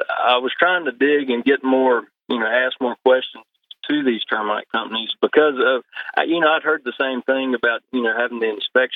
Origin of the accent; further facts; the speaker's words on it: Alabama, United States; now in Mississippi, United States; I'm originally from Alabama. Moving into Mississippi, and we are going to build our house ourselves